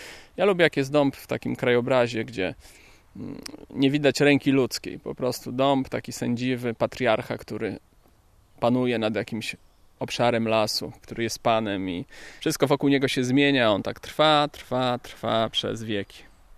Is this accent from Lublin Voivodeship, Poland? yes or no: yes; Lublin, Lublin Voivodeship, Poland; Miałem wtedy 14 lat, 83 rok, byłem uczniem 8 klasy szkoły podstawowej. Przyjechałem z Lublina do babci, wybrałem się do lasu.